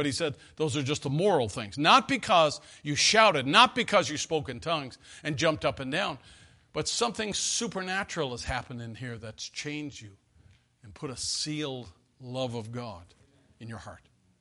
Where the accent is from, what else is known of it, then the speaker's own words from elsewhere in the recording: Newfoundland and Labrador, Canada; I was raised in Newfoundland, where I was raised in Canada, just east of Lake Ontario. I was raised over there, and we were a British colony until 1949.